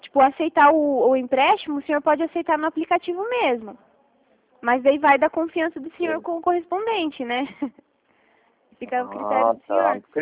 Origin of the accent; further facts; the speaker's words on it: Paraná, Brazil; Eu sou aqui do Paraná.